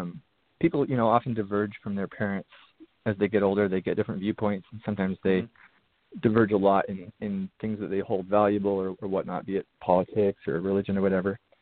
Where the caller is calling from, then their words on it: Washington, United States; Hey, I'm actually calling from Washington right now. It's full of smoke, so I'm inside.